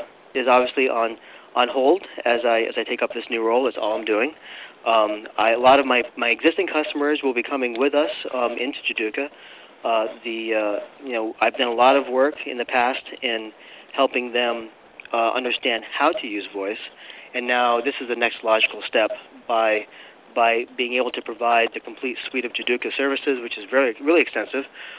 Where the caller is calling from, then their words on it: Massachusetts, United States; Beautiful Cape Cod. I'm here in my office waiting for my wife to stop by so we can go to the Cub Scouts Blue and Gold Banquet tonight.